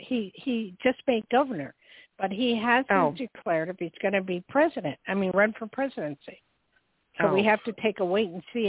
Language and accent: English; New York, United States; accent: New York; I walk and I talk and I come from New York. East 44th Street and 3rd Avenue. I miss it so much.